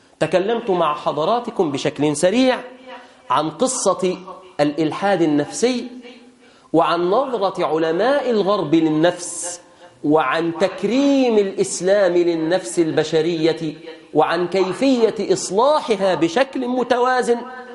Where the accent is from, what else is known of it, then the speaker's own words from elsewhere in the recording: Egypt; اللهم احفظ بلادنا مصر،